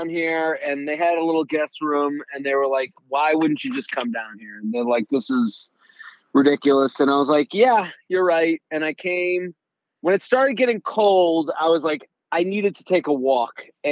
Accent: Boston, Massachusetts, United States; moved away as an adult; now in New York, United States; But I'm from Boston. I'm from outside of Boston.

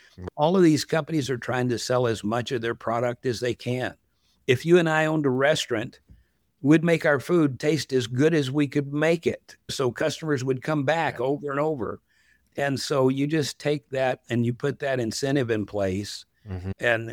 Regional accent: Texas, United States; And I'm a city guy, even though I grew up in West Texas.

